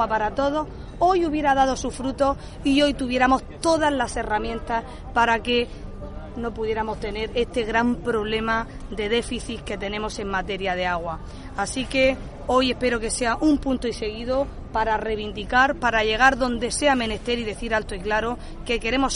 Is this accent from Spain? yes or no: yes; Cartagena, Region of Murcia, Spain; hoy, como alcaldesa de Cartagena, no puedo sentirme más orgullosa de teneros aquí, en mi ciudad, conmigo, a la gente de mi tierra